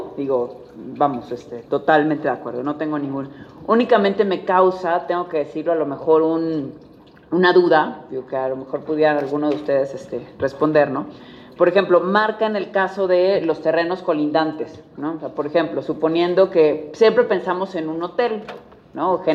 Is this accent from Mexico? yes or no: yes; Veracruz, Mexico; yo soy veracruzana, yo soy del puerto, entonces yo no vivo junto a la playa